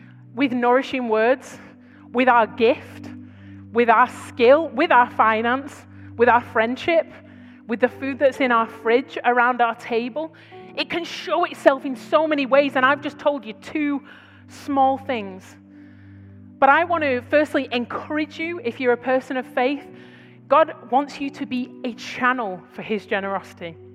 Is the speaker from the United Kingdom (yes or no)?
yes; United Kingdom; Now, I'm British, okay? So the British reserve in me was like, no